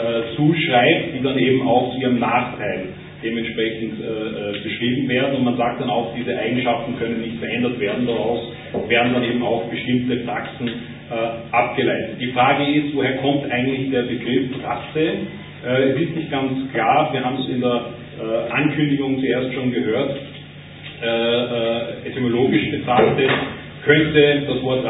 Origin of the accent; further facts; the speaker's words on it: Linz, Upper Austria, Austria; in meiner alten Heimatstadt Linz